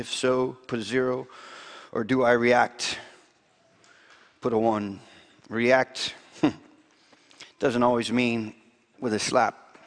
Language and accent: English; Florida, United States; I grew up in Florida, and as a junior high kid, I would go stomping in the swamp